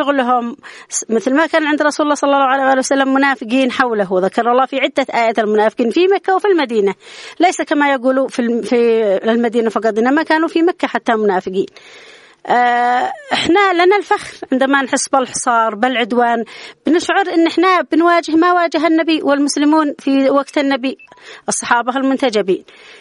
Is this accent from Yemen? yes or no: yes; Yemen; الاستعداد النفسي عندنا كيمنيين على أتم الاستعداد